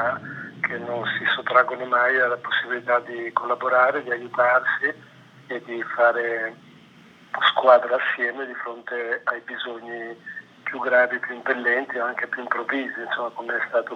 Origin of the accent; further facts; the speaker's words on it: Genoa, Liguria, Italy; sono genovese